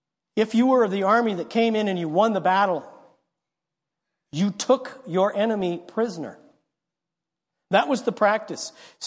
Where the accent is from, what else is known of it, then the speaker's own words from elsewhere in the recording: United States; yeah, I'm an American.